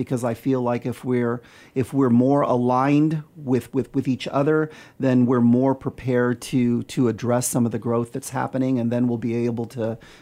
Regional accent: El Paso, Texas, United States; I'm growing up in El Paso, Texas, which I think is the largest city in the United States where a majority of the population actually speaks Spanish

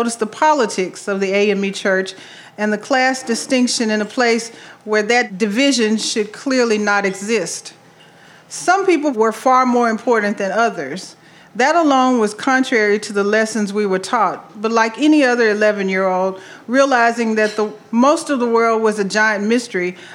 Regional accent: El Dorado, Arkansas, United States; Just over a decade earlier, I was born in El Dorado, Arkansas, on a perfectly calm and sunny spring day. I grew up in a neighborhood called Morningstar.

